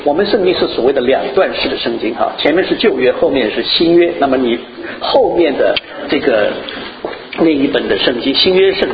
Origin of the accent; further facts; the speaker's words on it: China; 那么我们中国人呢，在新年的时候，大家拜年